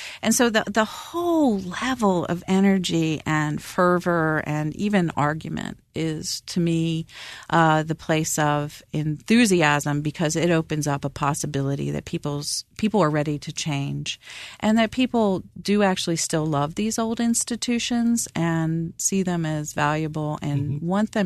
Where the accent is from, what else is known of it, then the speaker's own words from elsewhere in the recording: Baltimore, Maryland, United States; When I was little and, you know, growing up in the Methodist Church in Baltimore